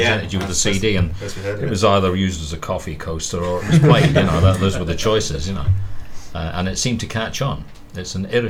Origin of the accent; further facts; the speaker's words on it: Scotland, United Kingdom; the fact that I could actually do a Scottish accent, being a Scotsman, was ahead of the game